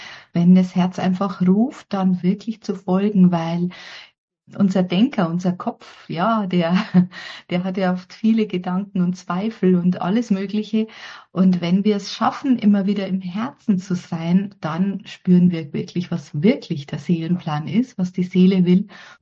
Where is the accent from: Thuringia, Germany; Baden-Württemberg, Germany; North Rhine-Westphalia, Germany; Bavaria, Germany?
Bavaria, Germany; ich komme aus Bayern